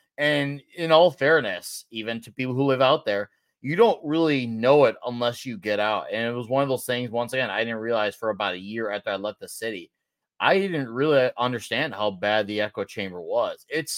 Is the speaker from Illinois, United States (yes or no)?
yes; Chicago, Illinois, United States; Like, I was born and lived in Chicago, and then I actually went to the burbs when I was 10